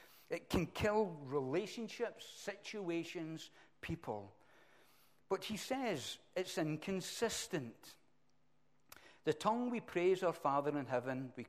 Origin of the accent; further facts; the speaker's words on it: Glasgow, Scotland, United Kingdom; I can say whatever I want any way that I want to say. Really?